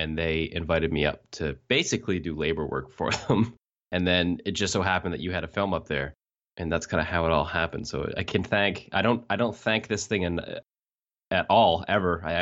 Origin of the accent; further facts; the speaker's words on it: Shelburne, Nova Scotia, Canada; Shelburne County area, I've lived in every little spot. So Woods Harbor, Clark's Harbor, Barrington. So just if anybody asked, it's Shelburne County is my hometown.